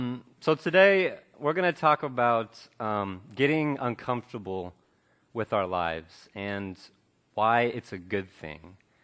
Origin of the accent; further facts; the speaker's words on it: Italy; also born or lived in Joplin, Missouri, United States; now in United States; I was born in Joplin, Missouri. My parents met at Ozark Christian College, and my dad felt called to be a missionary. So when I turned one, we moved to Italy. So I grew up learning the language, experiencing the culture.